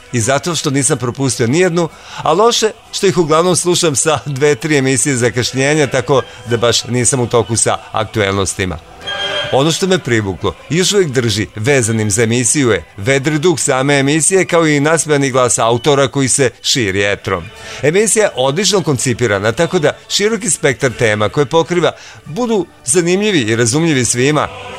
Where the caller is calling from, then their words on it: Novi Sad, Vojvodina, Serbia; ovde, kod nas, u Novom Sadu.